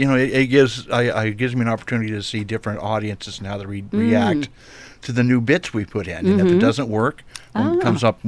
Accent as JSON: {"language": "English", "region": "Oregon", "country": "United States", "said": "Originally, I'm from Central Oregon. I moved to the coastal area in 85."}